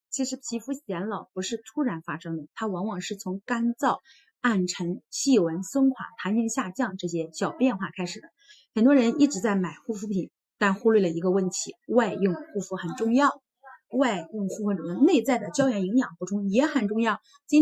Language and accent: Chinese; Shangqiu, Henan, China; 大家好，我是来自河南商丘的